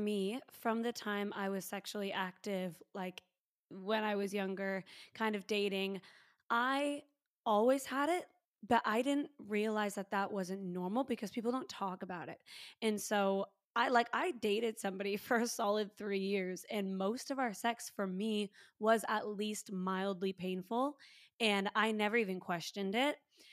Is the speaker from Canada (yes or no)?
yes; Canada; now in Sydney, Australia; I'm Canadian. I'm based in Sydney, Australia.